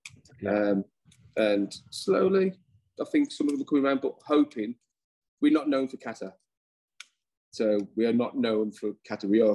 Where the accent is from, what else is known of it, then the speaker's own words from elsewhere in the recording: Dudley, West Midlands, United Kingdom; I'm from Dudley, near Birmingham, obviously by the accent. So I felt like a bit of an outsider and stuff.